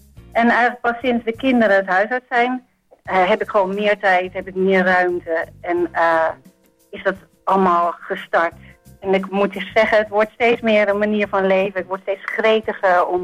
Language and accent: Dutch; Nieuw-Vennep, North Holland, Netherlands; ik ben opgegroeid in Nieuw-Vennep. Mijn vader die is eigenlijk bolleboer geweest.